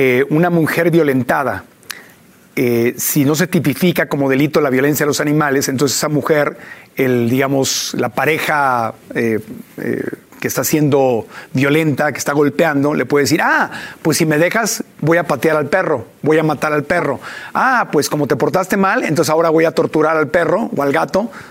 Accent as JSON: {"language": "Spanish", "country": "Mexico", "said": "hay un beneficio como mexicana, como ser humano"}